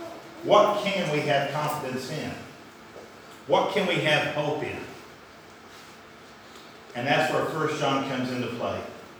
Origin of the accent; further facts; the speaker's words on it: Texas, United States; I've met most of you. I'm from Texas. I have a daughter.